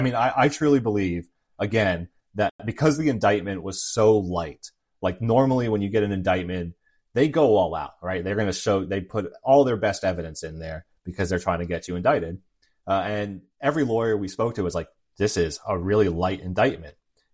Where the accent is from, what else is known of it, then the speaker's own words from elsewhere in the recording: United States; And as an American, I would want my law enforcement, my FBI, to stop those things.